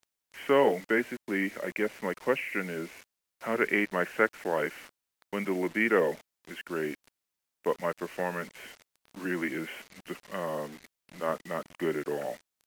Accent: California, United States; I'm 54. I'm a guy, and I'm from California.

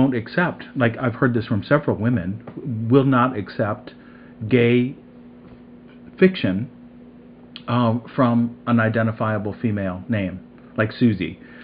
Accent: Chicago, Illinois, United States; I grew up in Chicago, and at the northwest suburbs, anyhow, and I thought it was a great place to grow up.

